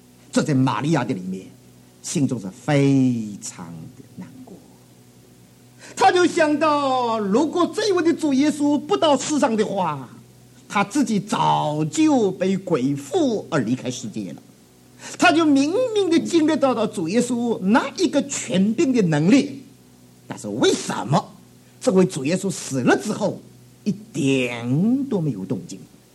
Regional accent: New York, United States; 我是从纽约来的，纽约人还要苦

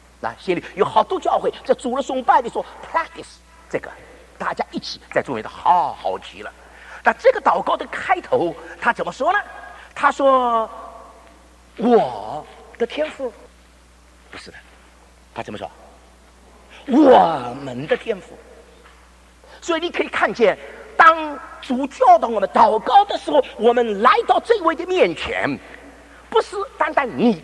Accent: Shanghai, China; accent: Shanghai; 那我这个上海口音听得懂吧？

